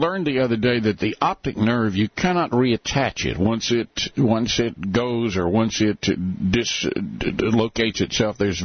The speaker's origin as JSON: {"language": "English", "region": "Texas", "country": "United States", "said": "You have that wonderful accent that we us Texans think New Yorkers."}